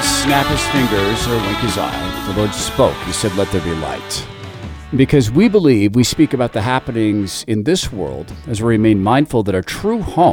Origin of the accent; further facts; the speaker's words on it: United States; I care because I'm an American. I love our country. I vote. I'm an engaged citizen.